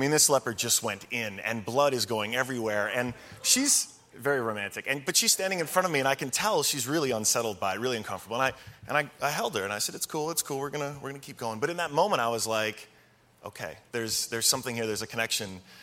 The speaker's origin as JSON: {"language": "English", "town": "Brooklyn", "region": "New York", "country": "United States", "said": "But I'm from Brooklyn. I see rats all the time."}